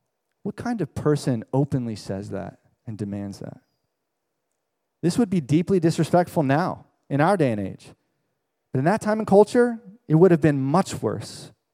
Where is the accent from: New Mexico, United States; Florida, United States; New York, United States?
Florida, United States; moved away as an adult; I grew up in Florida, which you may have heard. I left everything I knew to come up here and go to school.